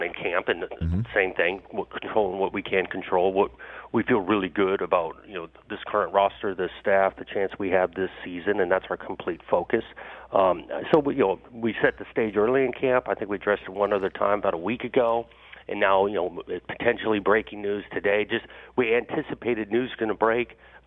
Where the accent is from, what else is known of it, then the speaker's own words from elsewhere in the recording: Pasadena, California, United States; I grew up in Pasadena. I grew up going to the Rose Bowl and Pac-12 versus Big Ten games.